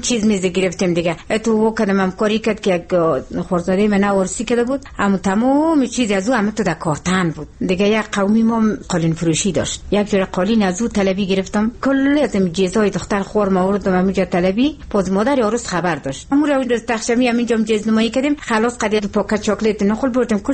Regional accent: Maidan Wardak, Afghanistan; از اینی میدان وردک هستیم دیگه، از آره میدان وردک

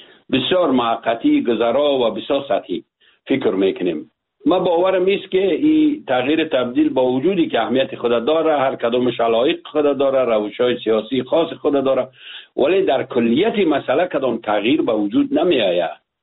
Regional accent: Afghanistan; ما افغان هستیم

